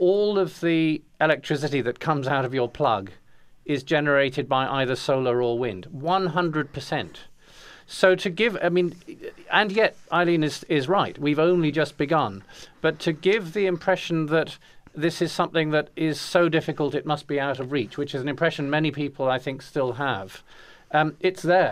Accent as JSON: {"language": "English", "town": "Tyneside", "region": "North East England", "country": "United Kingdom", "tie": "born or raised there", "said": "I grew up in Tyneside in the northeast of England, which at that time was one of the most depressed places in Europe."}